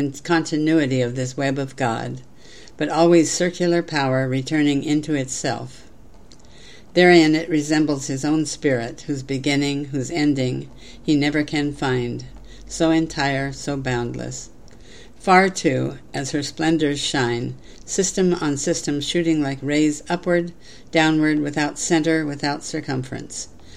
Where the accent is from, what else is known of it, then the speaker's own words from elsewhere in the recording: Oregon, United States; I grew up in Oregon, following my father around the forest.